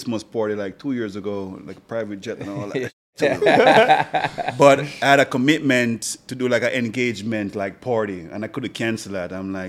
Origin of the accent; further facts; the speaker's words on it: Jamaica; now in United States; I'm not from here, as you know that. I'm from Jamaica.